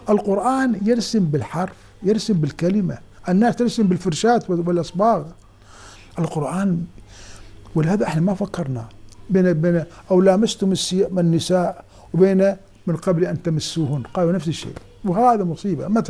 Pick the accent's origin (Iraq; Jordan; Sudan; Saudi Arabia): Iraq; الدور أنني أثبتت أننا كعراقيين ونحن عراقيون، نحن شعب واحد